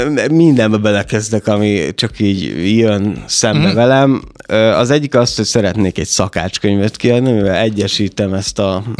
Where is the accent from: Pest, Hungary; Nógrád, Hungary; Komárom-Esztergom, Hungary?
Komárom-Esztergom, Hungary; Oroszlány; born there; például oroszlányban születtem